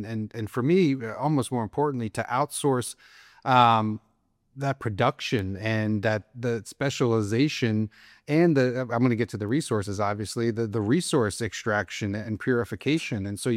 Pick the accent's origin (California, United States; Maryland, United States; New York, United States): Maryland, United States; Baltimore; You and I are from the East Coast. I'm from Baltimore. I believe there's 30,000 boarded up homes in that city.